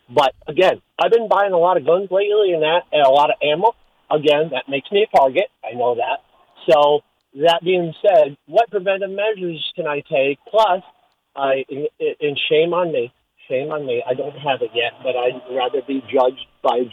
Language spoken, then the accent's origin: English; Pennsylvania, United States; So I'm from Pennsylvania, and I was hoping to get a hold of Howie